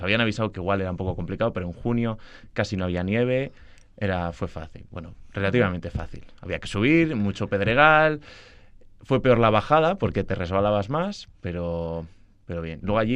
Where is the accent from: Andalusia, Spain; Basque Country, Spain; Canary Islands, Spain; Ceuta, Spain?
Basque Country, Spain; Villanueva de Valdegovía; De Villanueva, de Valdegovía. Y claro, mi abuelo trabaja en la huerta